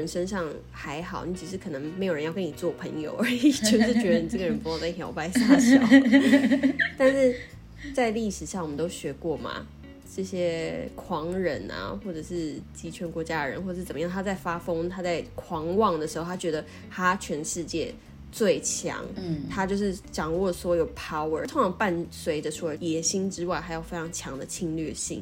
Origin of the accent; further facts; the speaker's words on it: Taiwan; 我觉得这真的是身为台湾人需要去练习的。